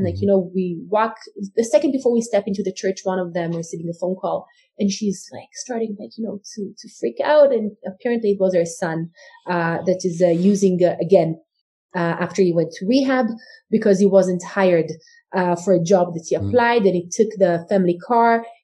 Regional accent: Jerusalem, Jerusalem District, Israel; Unfortunately, like for me, that would be a regular thing, especially like growing up in Jerusalem during the time of the Intifada.

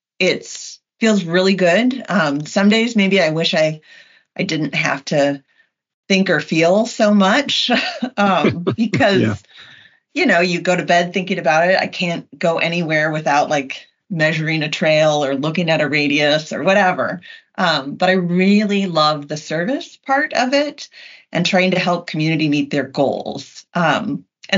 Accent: Indiana, United States; also born or lived in Florida / North Carolina; now in Michigan, United States; I came from Indiana, went to Florida, went to North Carolina, and wound up in Michigan.

